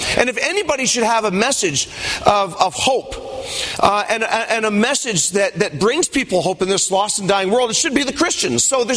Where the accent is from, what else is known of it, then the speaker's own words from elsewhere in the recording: Canada; I'm Canadian, okay?